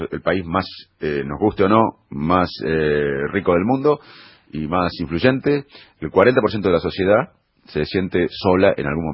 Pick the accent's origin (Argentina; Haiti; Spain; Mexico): Argentina; yo como argentino, que tengo a mis hijos acá